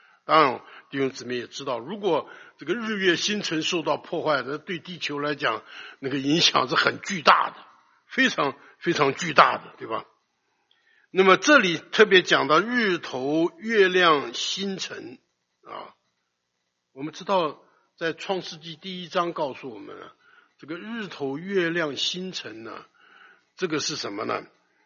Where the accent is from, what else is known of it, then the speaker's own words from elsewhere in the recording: China; 我们中国人也讲一种苦艾草啊